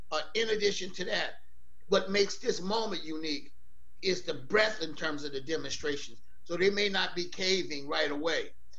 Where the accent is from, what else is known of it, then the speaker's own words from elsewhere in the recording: Menlo Park, California, United States; also born or lived in East Palo Alto; And I grew up in Menlo Park and East Palo Alto before Facebook got here.